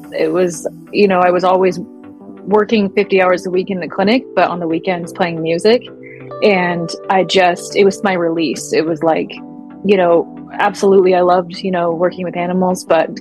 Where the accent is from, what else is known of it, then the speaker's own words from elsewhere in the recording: Browning, Montana, United States; So my background is, I'm originally from Browning, Montana.